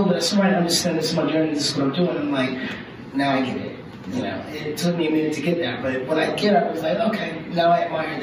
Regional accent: Detroit, Michigan, United States; I grew up in Detroit, which is the hood, but, you know, however, I was like the Richie Cunningham of the hood, you know.

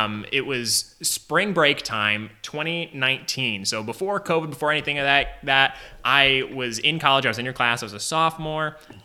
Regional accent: Tulsa, Oklahoma, United States; I was raised in Tulsa.

